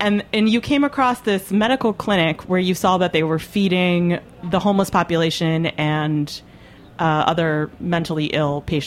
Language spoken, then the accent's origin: English; Brooklyn, New York, United States; So I was like, oh, I'm from Brooklyn.